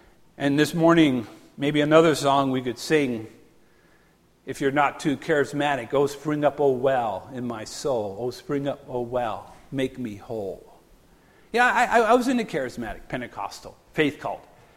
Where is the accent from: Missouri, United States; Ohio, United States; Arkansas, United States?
Ohio, United States; I'm a marked man. I'm from Ohio too.